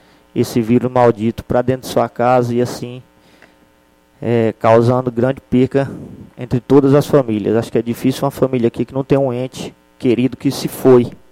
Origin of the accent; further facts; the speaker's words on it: Buritis, Minas Gerais, Brazil; E a gente é do município de Buritis, DDD 38.